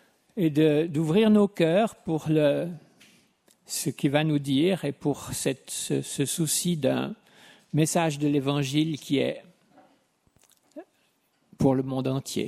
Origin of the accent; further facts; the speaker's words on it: Vaud, Switzerland; also born or lived in Laos / France; now in Geneva, Switzerland; c'est aussi à travers la mission, à travers les SME, que je suis arrivé du canton de Vaud au canton de Genève en passant par le Laos et la France.